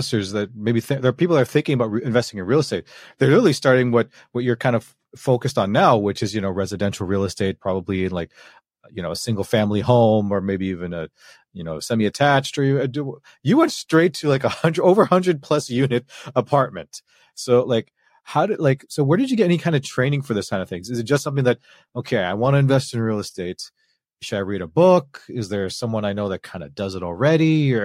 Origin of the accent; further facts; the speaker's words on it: Canada; I grew up in Canada